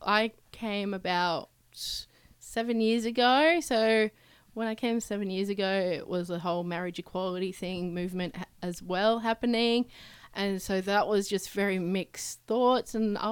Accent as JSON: {"language": "English", "town": "Sydney", "region": "New South Wales", "country": "Australia", "tie": "born or raised there", "said": "And even when I grew up in Sydney, like, it was very mixed, and it still is."}